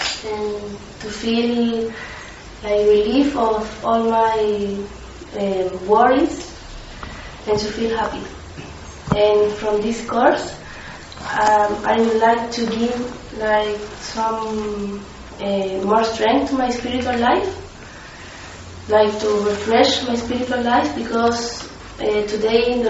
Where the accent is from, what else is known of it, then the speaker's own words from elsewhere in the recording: Chile; English is a second language; I'm from Chile.